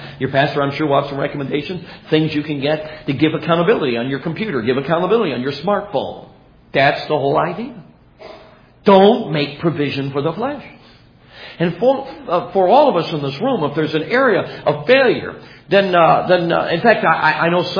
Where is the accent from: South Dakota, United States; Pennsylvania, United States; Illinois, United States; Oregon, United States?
Illinois, United States; Chicago; I grew up in Chicago from 1966 to 1970 in the city limits of Chicago.